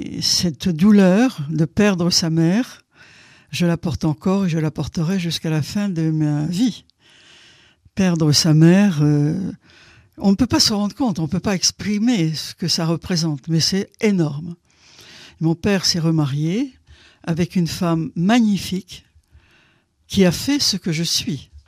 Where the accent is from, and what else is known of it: Centre-Val de Loire, France; born there